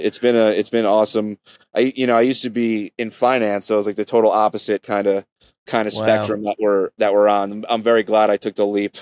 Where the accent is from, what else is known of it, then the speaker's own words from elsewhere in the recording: New York, United States; Luckily, growing up in New York, there was a pretty big market